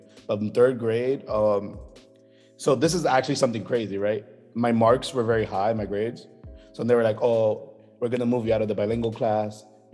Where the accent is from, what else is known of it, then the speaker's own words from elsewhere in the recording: New York City, New York, United States; born there; I was born in the Metropolitan Hospital in New York City.